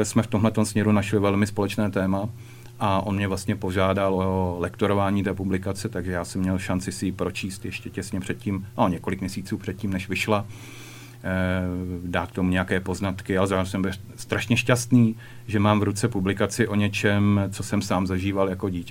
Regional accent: Přepeře, Liberec Region, Czechia; born there; v roce 1978, když jsem se narodil v Přepeřích u Turnova na Samotě, tehdy ještě v těsné blízkosti bývalé silnice 1/10. Byli jsme jediné dva domy na téhle silnici

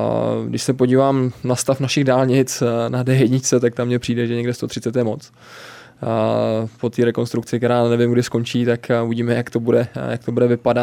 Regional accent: Hradec Králové Region, Czechia; já pocházím vlastně od Rychnova nad Kněžnou

